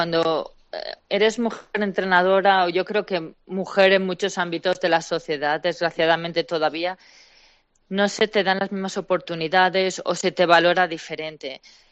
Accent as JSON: {"language": "Spanish", "town": "Pamplona", "region": "Navarre", "country": "Spain", "moved": "yes", "lives_now": "United States", "said": "siempre dicen, ah, eres de donde se corre con los toros. Sí, de ahí, ¿no? Tienes que explicar"}